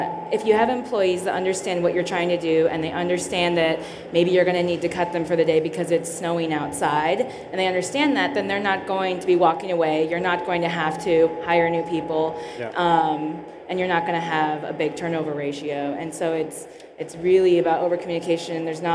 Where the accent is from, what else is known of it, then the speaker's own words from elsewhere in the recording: Colorado, United States; But we live in Colorado. I'm from Colorado.